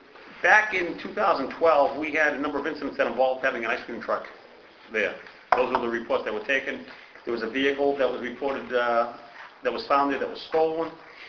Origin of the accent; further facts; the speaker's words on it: Dorchester, Massachusetts, United States; also born or lived in Newton; When I was a kid, I'm from Rushmere, Dorchester. We moved to Newton.